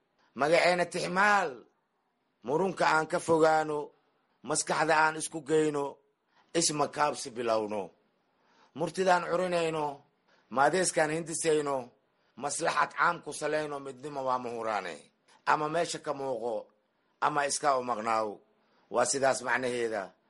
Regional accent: Jilib, Middle Juba, Somalia; born there; aniga waxaan ku dhashay Jilib marka oo 3 meel badka ah hal meelna berika ah.

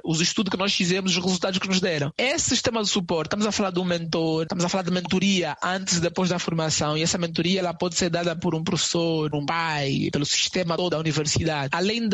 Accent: Luanda, Angola; moved away as an adult; also born or lived in Cuango, Lunda Norte; now in United States; natural da Lunda Norte, município do Cuango. Tive a minha infância toda em Luanda, no bairro Rocha Pinto. Venho nos Estados Unidos há quase 10 anos atrás

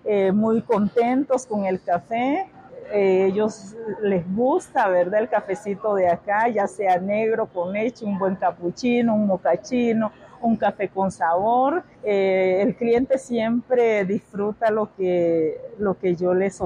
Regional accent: La Paz Centro, León, Nicaragua; also born or lived in San Carlos / Managua; now in Costa Rica; en el 79, después de la guerra, mi mamá fue por nosotros y nos trajo, entonces crecí en La Paz Centro, ya en el lado pacífico de Nicaragua, que es La Paz Centro, crecí ahí y luego en Managua

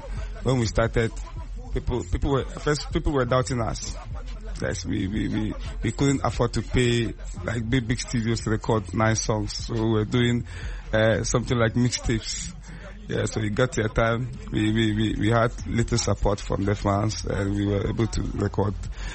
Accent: Tamale, Northern Region, Ghana; Yes, I was born and raised in Tamale, Zobele to be precise. I'm a rapper, so I do hip life music. I rap in Dagbani and English.

